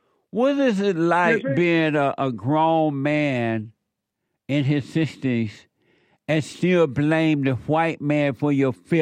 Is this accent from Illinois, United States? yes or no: no; Alabama, United States; I grew up in Alabama. I didn't grow up in Jim Crow.